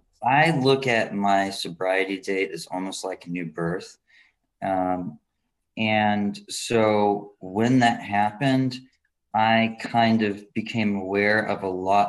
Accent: Scotland, United Kingdom; Must be because I'm Scottish or something.

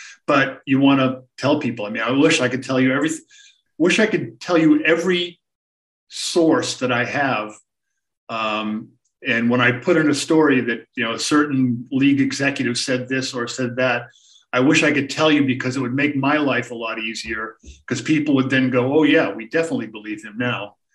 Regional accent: Boston, Massachusetts, United States; I grew up in the Boston area as a sports fan.

